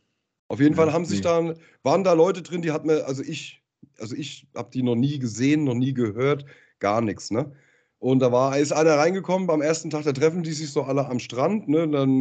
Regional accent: East Germany, Germany; Ich bin halt Ossi, wir haben keine Gläser, wir saufen immer aus der Flasche.

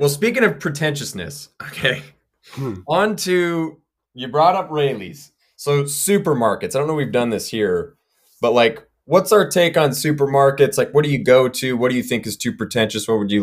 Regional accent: Elko, Nevada, United States; I think because we grew up in Elko

